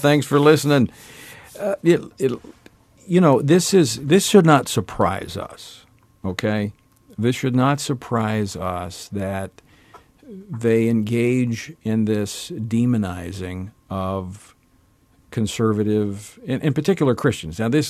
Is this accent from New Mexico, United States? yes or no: no; Louisiana, United States; look at what's happened in my home state of Louisiana with this flood.